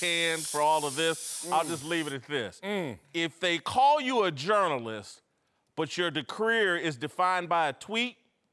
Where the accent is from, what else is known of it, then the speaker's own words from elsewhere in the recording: Indiana, United States; was an Indiana boy like me. His music dominated my home state.